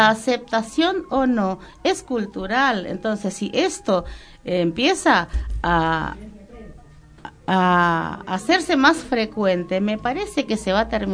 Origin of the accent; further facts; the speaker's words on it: Caacupé, Cordillera, Paraguay; si yo tengo que escribir K a Cupé, que es mi ciudad natal, escribo con K, no con C.